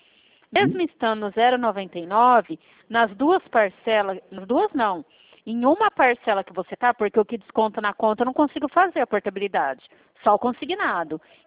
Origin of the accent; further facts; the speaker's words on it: São Paulo, Brazil; Sou do interior de São Paulo.